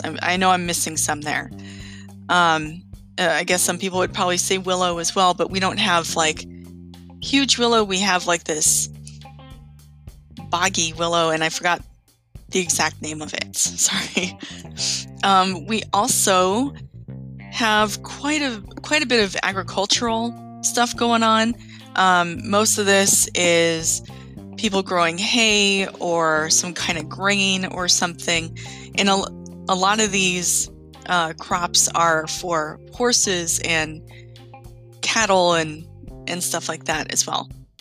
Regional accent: North Pole, Alaska, United States; also born or lived in Fairbanks; I was in fact born in Fairbanks, but I grew up out in North Pole, which is about 14 miles southeast of Fairbanks.

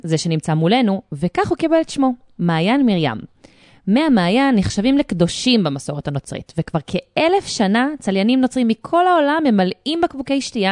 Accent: Jerusalem, Jerusalem District, Israel; אנחנו זוג ירושלמי שאוהב את העיר ומטייל בה המון.

